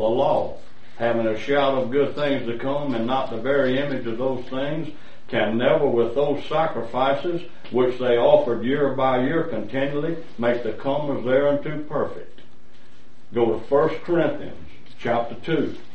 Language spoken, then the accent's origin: English; Southern US, United States; I'm a Southerner, I say ain't. We got ain'ts all over the South.